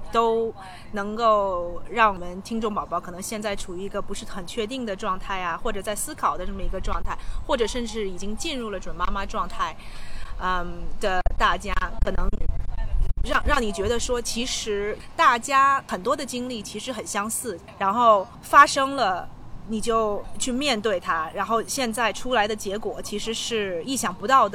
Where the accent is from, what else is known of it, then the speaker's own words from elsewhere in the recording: China; 因为我觉得可能是因为我们在中国长大的缘故，